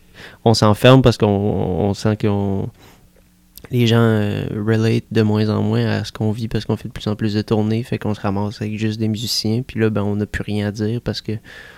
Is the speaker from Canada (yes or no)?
yes; Canada; je viens du Canada